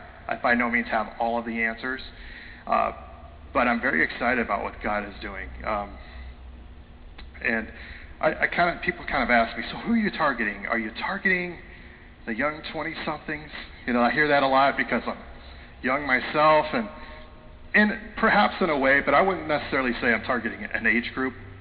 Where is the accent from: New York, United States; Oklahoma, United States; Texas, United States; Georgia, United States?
Texas, United States; born there; And by the way, I'll say y'all because I was born in Texas.